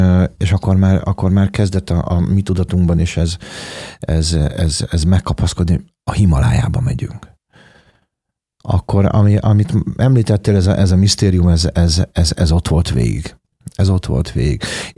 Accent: Hungary; mert ugye én ide születtem, itt nőttem fel Magyarországon, mindenem ide köt

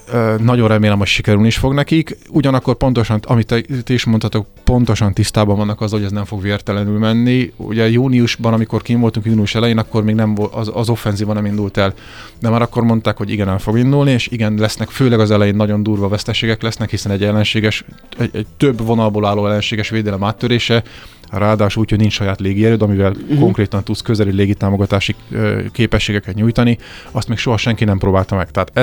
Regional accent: Budapest, Hungary; azt szokták, mondták régen Békás Megyeren, ahol felnőttem lakótelepén, nagy a falu, sok a hülye.

